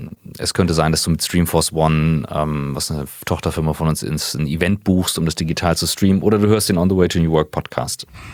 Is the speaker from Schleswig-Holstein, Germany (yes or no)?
yes; Kiel, Schleswig-Holstein, Germany; born there; Ich bin gebürtiger Kieler, mittlerweile 38.